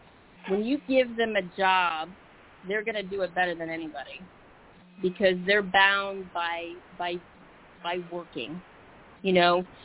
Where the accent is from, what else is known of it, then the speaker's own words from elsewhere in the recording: Manhattan, New York, United States; born there; I was born in Manhattan